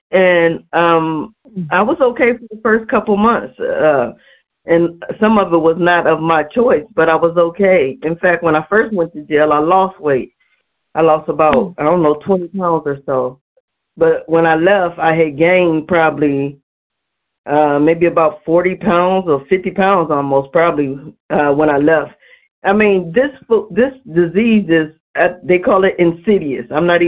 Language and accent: English; Cleveland, Ohio, United States; I'm from Cleveland, Ohio, compulsive overeater.